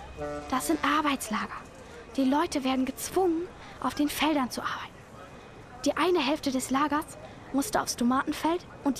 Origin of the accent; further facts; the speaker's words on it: Wusu, Xinjiang, China; now in Istanbul, Turkey; Ich wohne seit 2 Jahren in Istanbul. Aber aufgewachsen bin ich in Xinjiang, genauer gesagt in Wusu.